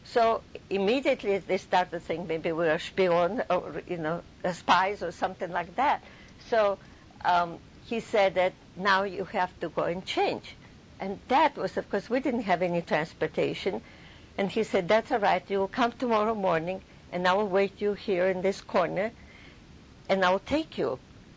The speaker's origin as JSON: {"language": "English", "town": "Harbin", "region": "Heilongjiang", "country": "China", "second_language": "English", "said": "I came from Harbin."}